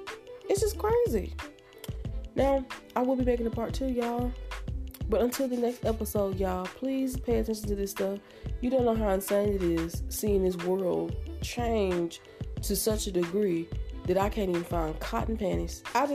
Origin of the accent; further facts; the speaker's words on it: United States; I'm an American that grew up in America, okay?